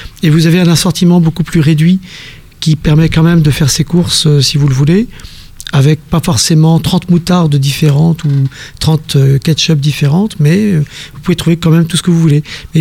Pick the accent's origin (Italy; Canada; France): France; Brittany; moved away as an adult; now in Switzerland; Ah non, je suis breton. Donc j'arrive de France, j'ai quitté la France en 2017 parce que je ne supportais plus mon propre pays